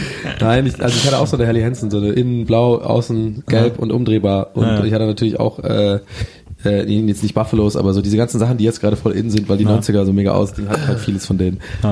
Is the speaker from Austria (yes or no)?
no; Tübingen, Baden-Württemberg, Germany; die waren auf jeden Fall bei uns in Tübingen, waren die schon auch, haben ja auch die coolen getragen